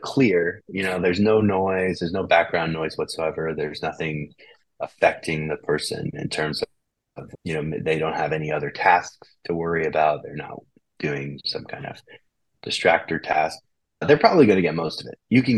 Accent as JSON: {"language": "English", "region": "New York", "country": "United States", "tie": "born or raised there", "first_language": "English", "said": "I grew up in New York. I've been a native English speaker my whole life."}